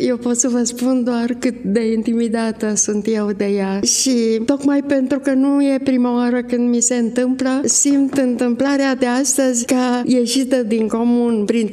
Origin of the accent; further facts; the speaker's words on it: Timișoara, Timiș County, Romania; born there; la Timișoara, unde m-am născut, și la Cluj, unde am făcut facultatea